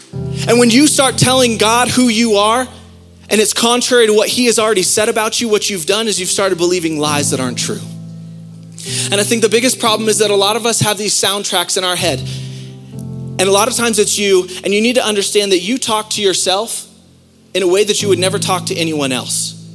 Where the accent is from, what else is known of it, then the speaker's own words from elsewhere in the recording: San Diego, California, United States; I remember when I was a kid, I grew up in San Diego, and in San Diego, people have swimming pools in their backyard, right?